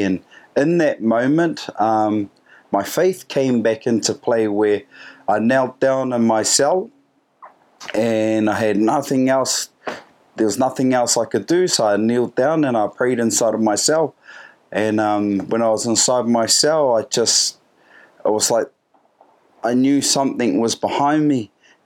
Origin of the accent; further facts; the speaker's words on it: Whangarei, Northland, New Zealand; Yeah, I was born there. But around 3 years old, I was raised in Whangarei, which is up in Northland.